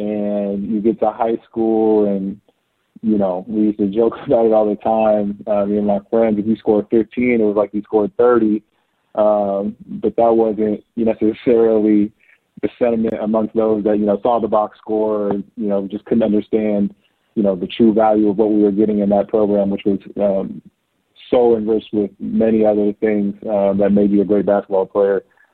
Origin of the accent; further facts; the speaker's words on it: California, United States; As you mentioned before, you know, being from the Bay Area, to have the opportunity to work for my hometown team is nothing short of a dream.